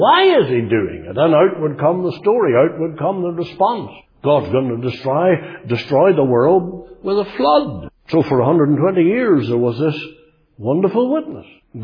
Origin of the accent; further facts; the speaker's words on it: Belfast, Northern Ireland, United Kingdom; also born or lived in County Fermanagh; We moved to Belfast from County Fermanagh, way down in the west of the province, in 1953. I was 10, about that.